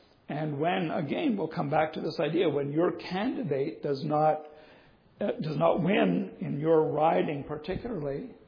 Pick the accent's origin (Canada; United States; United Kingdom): Canada; We have to live in our land as Christians, also as Canadians.